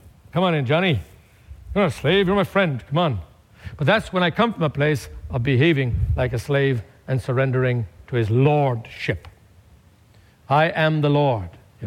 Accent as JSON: {"language": "English", "country": "Ireland"}